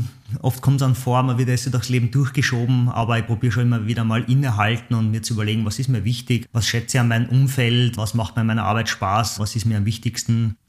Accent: Waidhofen an der Ybbs, Lower Austria, Austria; ich war jetzt gerade am Wochenende in Weidhofen eben, meiner Heimatgemeinde, und bin auf den Buchenberg gegangen.

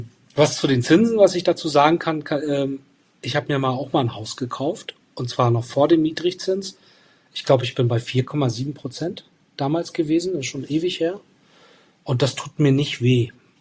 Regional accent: Rostock, Mecklenburg-Vorpommern, Germany; dann Rostock als meine Heimatstadt

